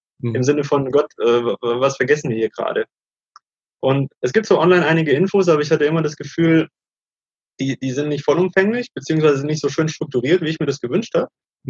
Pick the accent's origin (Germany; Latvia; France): Germany; wir sind halt in Deutschland aufgewachsen